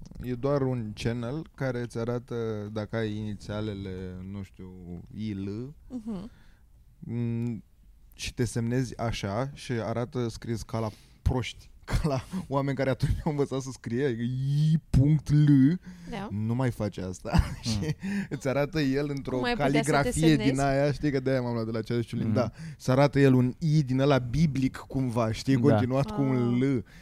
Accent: Romania; Noi ca români

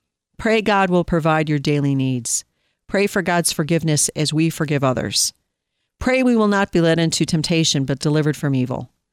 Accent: United States; all of these things that I have heard all of my life as an American and as a Christian

